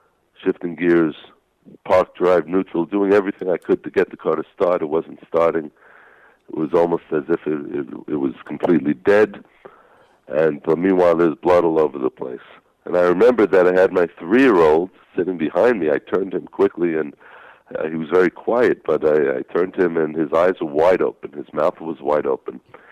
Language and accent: English; Brooklyn, New York, United States; now in Israel; I originally am from the United States. I grew up in the United States. And I grew up in a place called Brooklyn that you may have heard of.